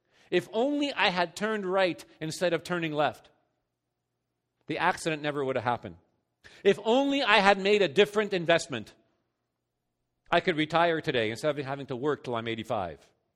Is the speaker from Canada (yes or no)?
yes; Montreal, Quebec, Canada; now in Sherbrooke, Canada; living in Sherbrooke, Quebec, near where I grew up, in Montreal.